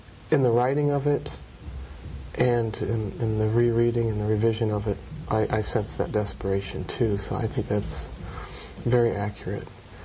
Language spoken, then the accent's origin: English; Nebraska, United States; I had to reckon with growing up in Nebraska somehow